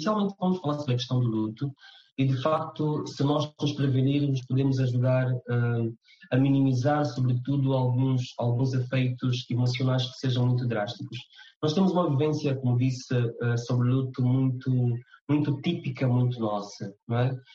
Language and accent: Portuguese; Angola; enquanto angolanos.